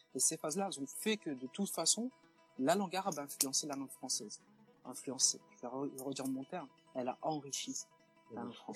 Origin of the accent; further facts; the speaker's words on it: France; la France en particulier pour nous, parce qu'on est français